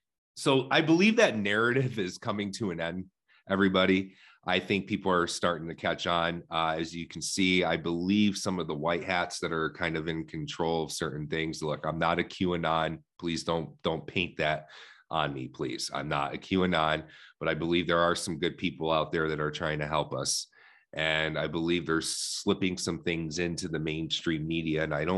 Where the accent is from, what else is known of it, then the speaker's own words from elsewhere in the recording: New York, United States; I'm a New Yorker. I'm from New York. I'm from upstate New York.